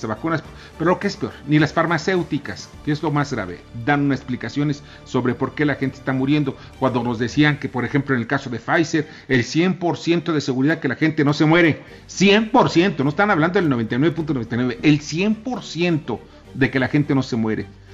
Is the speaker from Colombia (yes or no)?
no; Mexico; eso es lo que merecemos como mexicanos